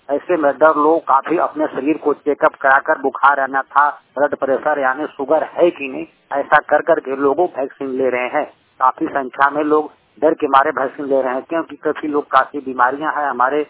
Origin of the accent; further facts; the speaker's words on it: Tugbera, Jharkhand, India; मैं झारखंड पलामू डिस्ट्रिक्ट के तुगेरा गांव में, हमारा गांव पंचायत भी तुगबेरा ही में पड़ता है।